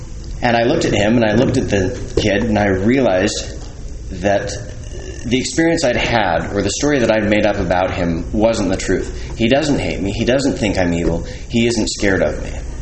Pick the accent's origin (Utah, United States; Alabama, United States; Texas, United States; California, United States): Utah, United States; Salt Lake City; I was born in the Covenant and raised in Salt Lake City.